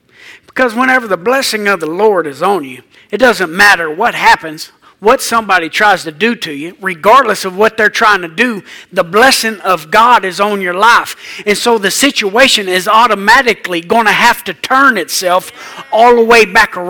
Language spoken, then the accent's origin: English; Ireland; Well, I can't help it. I'm Irish.